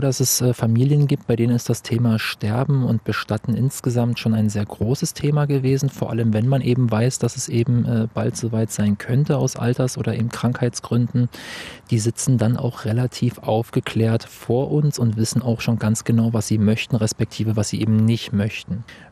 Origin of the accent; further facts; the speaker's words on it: Andalusia, Spain; now in Germany; Ich bin in Spanien aufgewachsen, im Süden, in Andalusien, am Meer.